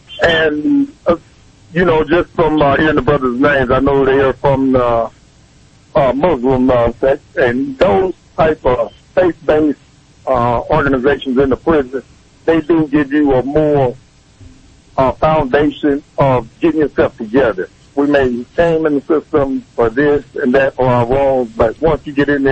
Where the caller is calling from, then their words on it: Kansas City, Missouri, United States; and I'm calling from Midtown, Kansas City.